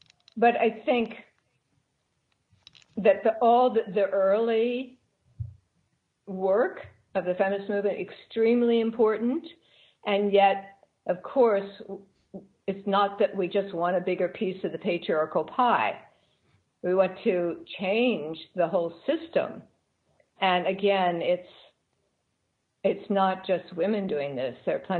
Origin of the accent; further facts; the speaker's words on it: Maryland, United States; because I grew up in Maryland, north of Baltimore on the farm, I go back a lot.